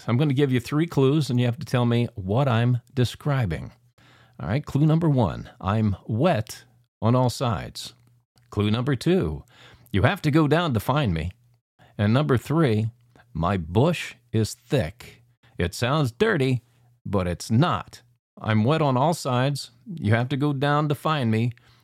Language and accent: English; Pennsylvania, United States; now in Los Angeles, United States; Well, Jack, I guess you don't know that I grew up near Pittsburgh, close to where you're at in Mount Lebanon.